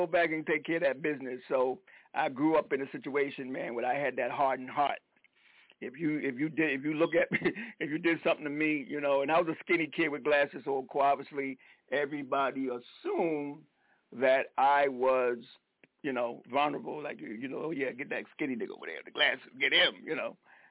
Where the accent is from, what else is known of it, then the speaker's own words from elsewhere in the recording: South Carolina, United States; And growing up in the Jim Crow laws, segregated South Carolina, I probably, you know, I have a little something in my heart.